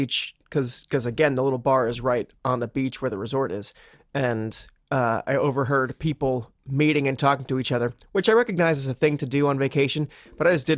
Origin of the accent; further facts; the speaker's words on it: France; I'm from France.